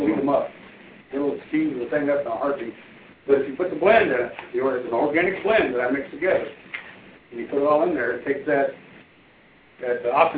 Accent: Indiana, United States; I talked to all the, we're from Indiana, by the way. I talked to all the people in Indiana, all the politicians over there

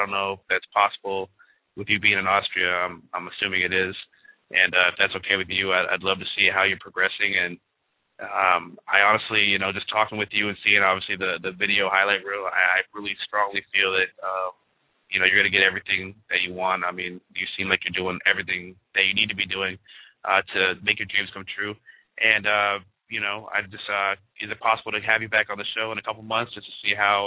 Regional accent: Florida, United States; So, I'm from the Keys, man, and we're like 3 feet above sea level.

